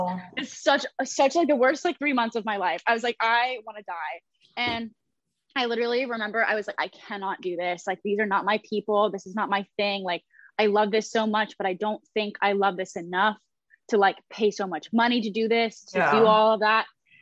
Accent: Columbus, Ohio, United States; now in Los Angeles, United States; I'm 21 years old and I'm from Columbus, Ohio originally.

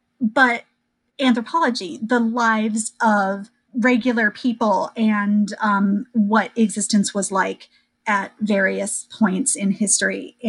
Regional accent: Iowa, United States; So, sure. I grew up in Iowa.

